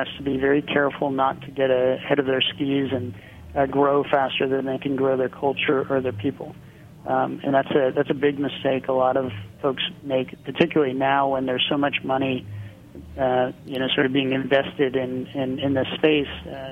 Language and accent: English; Pennsylvania, United States; We're certainly looking, and I'm from Pennsylvania, so it would be like coming back home.